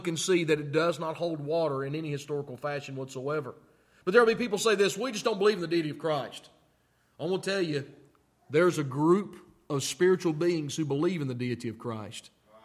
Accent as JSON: {"language": "English", "region": "the South", "country": "United States", "said": "I'm from the South."}